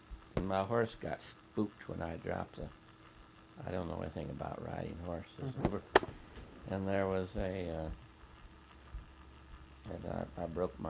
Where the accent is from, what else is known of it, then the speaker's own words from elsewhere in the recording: Perrysburg, Ohio, United States; it was just like the town I grew up in Perrysburg, Ohio. It was set out the same way, the trees and sidewalk and the frame houses.